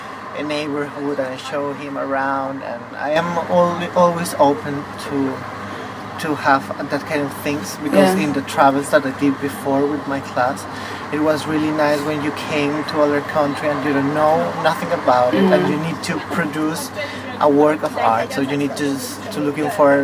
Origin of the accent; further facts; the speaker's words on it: Colombia; English is a second language; My background, because I come from Colombia, and in Colombia, art had a little a huge impact in the social.